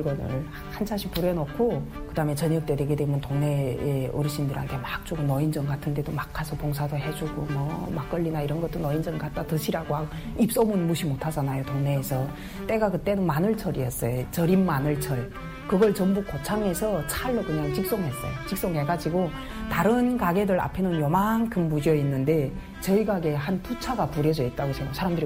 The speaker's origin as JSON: {"language": "Korean", "country": "North Korea", "said": "북한에서 왔는데"}